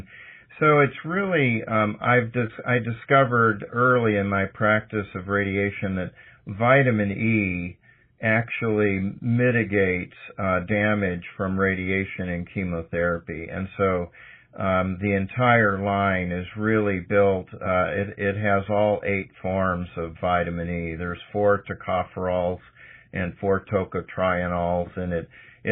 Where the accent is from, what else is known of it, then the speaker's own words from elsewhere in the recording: St. Louis, Missouri, United States; also born or lived in Colorado; And so I'm originally from St. Louis. I actually moved here 4 years ago from Colorado. And I'm back in the Midwest and only 3 hours away from all my childhood friends that I grew up with in St. Louis.